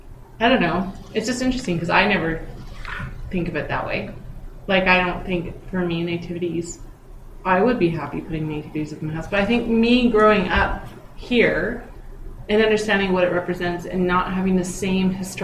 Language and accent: English; Canada; being Canadian raised, I had storybooks